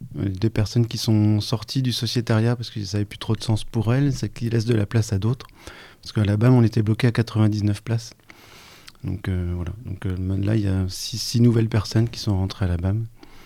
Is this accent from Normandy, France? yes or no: yes; Normandy, France; now in Mayenne, France; Alors, je suis pas mayennais, je suis normand.